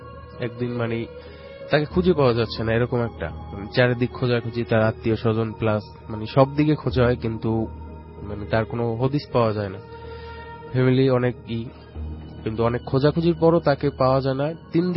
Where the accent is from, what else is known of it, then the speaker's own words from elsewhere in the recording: Mirpur, Dhaka Division, Bangladesh; মিরপুর থেকে আসছি, মিরপুর এক।